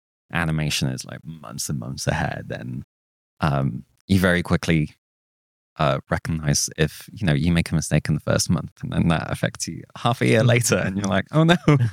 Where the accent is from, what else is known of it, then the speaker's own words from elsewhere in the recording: Cyprus; I grew up in Cyprus, which growing up, I watched a lot of TV, a lot of movies.